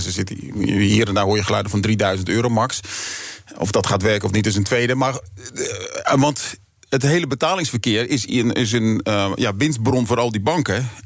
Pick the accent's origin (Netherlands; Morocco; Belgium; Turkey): Turkey; ik zou er niet door moeten denken als Turk